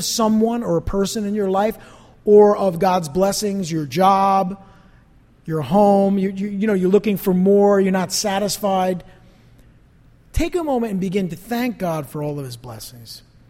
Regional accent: East Rutherford, New Jersey, United States; also born or lived in Passaic; But being from, I'm born in Passaic, being from the area, grew up in East Rutherford, I'm not intimidated by that, obviously.

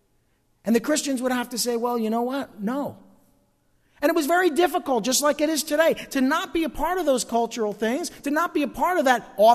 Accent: East Rutherford, New Jersey, United States; I grew up here in East Rutherford, New Jersey, the home of the New York Giants. I grew up there in a working class neighborhood, a grandchild of Italian immigrants.

